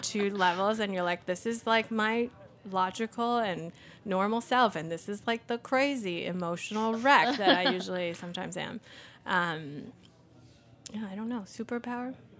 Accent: Taipei, Taiwan; As a kid, so I grew up in Taipei, so you had to bring your own lunch.

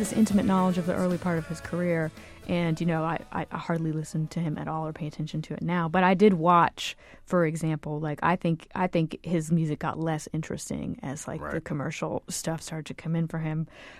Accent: Virginia, United States; This is gonna sound really silly, but because I grew up in Virginia. There was this like local dude who played all the time in the bars named

